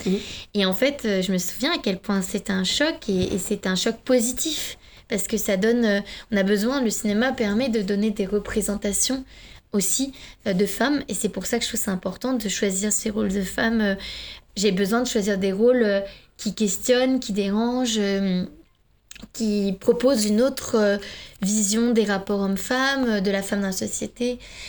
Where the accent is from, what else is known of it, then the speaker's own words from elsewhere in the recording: Finland; first language Finnish; French is a second language; finnois. ma langue maternelle, oui.